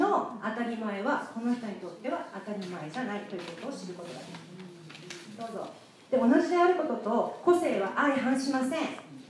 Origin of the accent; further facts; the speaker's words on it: Hokkaido, Japan; 私北海道の出身で